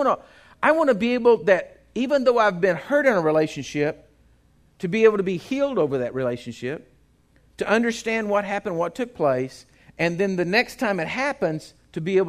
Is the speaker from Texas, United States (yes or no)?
yes; Texas, United States; I said, I'm from Texas.